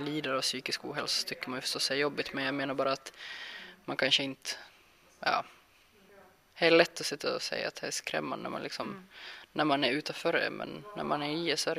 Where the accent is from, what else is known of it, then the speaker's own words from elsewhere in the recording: Sweden; Jag är svensk kvinna